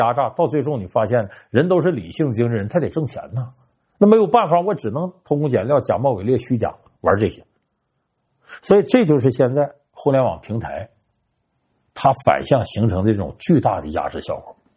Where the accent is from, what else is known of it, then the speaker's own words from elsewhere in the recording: Harbin, Heilongjiang, China; 你比方说前不久我的老家哈尔滨居然出现了8块钱一碗的兰州牛肉拉面